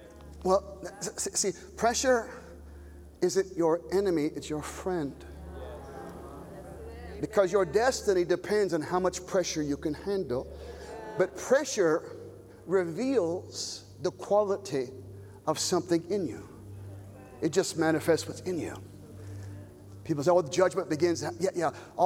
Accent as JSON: {"language": "English", "region": "Arizona", "country": "United States", "tie": "born or raised there", "lives_now": "California, United States", "said": "I was raised in Arizona. And when you're raised in Arizona, you dream of getting the H out of Arizona."}